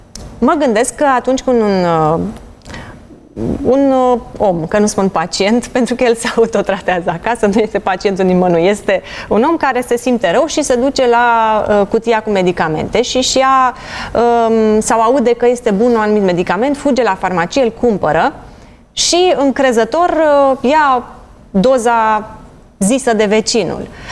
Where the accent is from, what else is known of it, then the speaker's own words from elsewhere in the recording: Romania; pentru că și eu sunt român și eu am o mică farmacie acasă